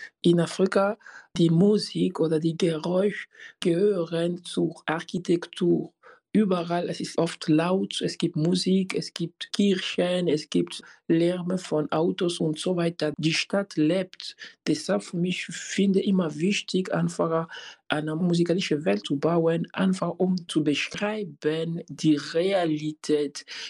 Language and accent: German; DR Congo; German is a second language; now in Europe; ich lebe einfach in Europa, weil mein Heimatland ein kaputtes Land ist. Das ist ein Grund. Es ist einfach nicht möglich, als Schriftsteller im Kongo zu leben.